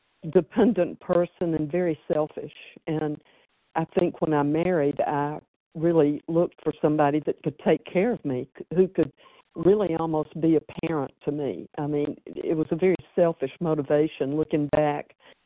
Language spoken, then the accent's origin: English; the South, United States; growing up in the South, I was taught that, you know, getting married and finding the right husband who could take care of me was one of my main purposes in life.